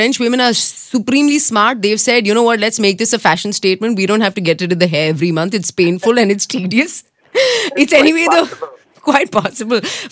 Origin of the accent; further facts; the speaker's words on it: India; As an Indian man.